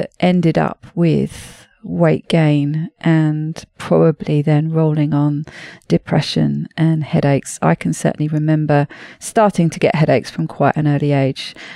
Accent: United Kingdom; now in France; Yes, I am a Brit, but I've been living in France for the last 17 years.

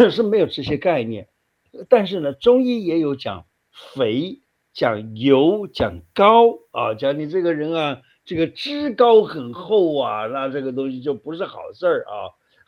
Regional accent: Hunan, China; 因为我是湖南人，我这从小就吃湖南腊肉啊，湖南香肠啊，这个吃到大的啊。

